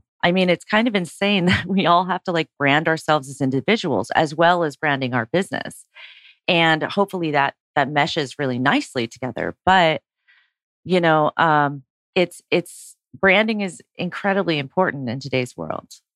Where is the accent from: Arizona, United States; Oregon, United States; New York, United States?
Oregon, United States; I'm originally from Oregon.